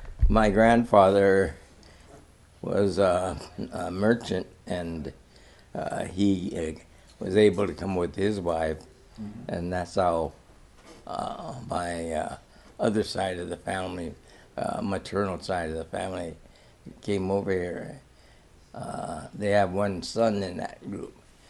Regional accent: Hong Kong; born there; Well, my mother separated, I was born in Hong Kong. She fled to Hong Kong. She had some friends. And then I was born.

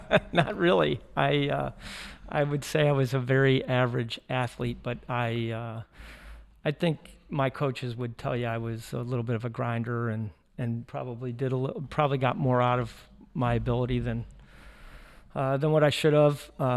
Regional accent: Joliet, Illinois, United States; born there; I was born in Joliet, Illinois, which is about 50 miles south of Chicago. It was kind of a blue-collar town.

